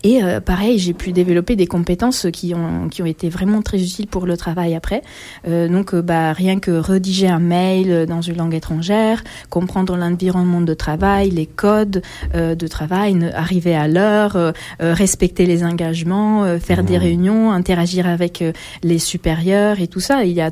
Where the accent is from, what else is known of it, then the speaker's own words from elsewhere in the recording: Italy; French is a second language; moved away as an adult; now in France; je suis italienne et j'ai grandi en Italie jusqu'à mes 30 ans. Et donc, j'ai fêté mon anniversaire en novembre 2024, mes 10 ans en France.